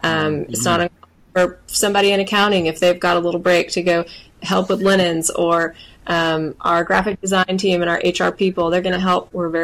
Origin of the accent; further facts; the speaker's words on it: Texas, United States; My dad had a lot of success out of town in my hometown outside of Beaumont with a wedding venue.